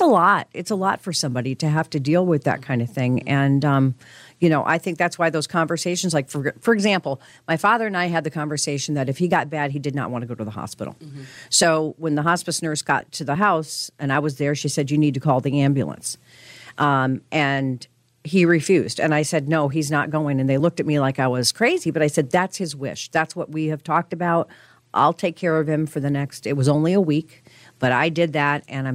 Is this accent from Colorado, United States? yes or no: yes; Colorado, United States; I'm from where you are, Pamela. I'm from Colorado.